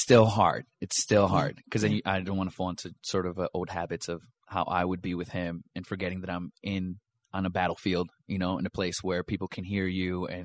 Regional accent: New York City, New York, United States; now in Chicago, United States; I've been here in Chicago for years. I'm from New York City, where I grew up

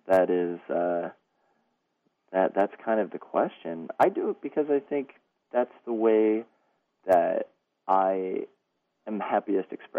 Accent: Nebraska, United States; I'm from Nebraska. I got my BA at the University of Nebraska-Lincoln

